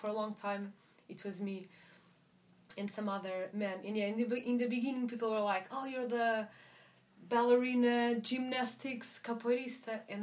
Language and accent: English; Portugal; I'm from Portugal.